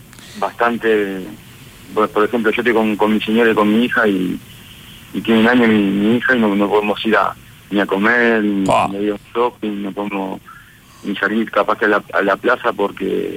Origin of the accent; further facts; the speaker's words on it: Uruguay; Somos 4 uruguayos.